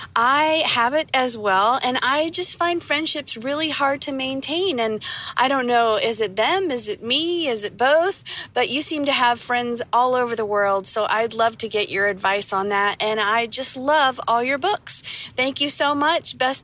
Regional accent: West Virginia, United States; I'm from West Virginia in the United States

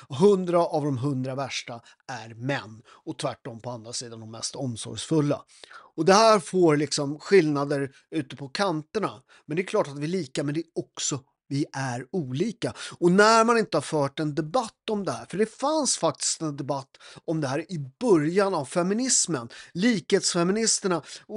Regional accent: Italy; now in Sweden; Jag är ju lite svensk ibland. Och så är lite, det är ju det perfekta med att vara tvåkulturell. När det är bra att vara svensk, då är jag svensk. När det är dåligt att vara svensk, då är jag italienare.

